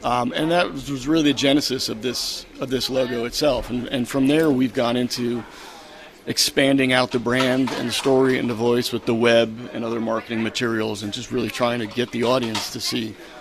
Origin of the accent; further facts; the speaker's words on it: New Jersey, United States; also born or lived in Washington, D.C., United States; now in Charlotte, United States; I'm a northerner, so don't hold that against me. But I grew up in New Jersey and worked my way south to D.C. and then to Charlotte area.